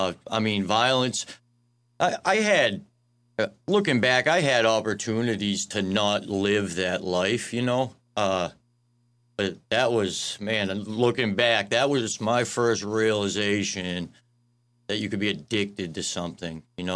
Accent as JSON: {"language": "English", "town": "Boston", "region": "Massachusetts", "country": "United States", "tie": "born or raised there", "said": "Yes, sir. Born and raised in South Boston."}